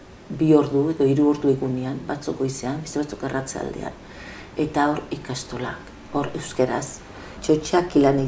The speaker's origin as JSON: {"language": "Basque", "town": "Oteiza", "region": "Navarre", "country": "Spain", "tie": "born there", "said": "Sortua naiz Elizarran ondoko herri txiki batean, deitzen dena, deitzen dutena, Oteiza dela Solana. 1947. Nere aitaren sort etxean."}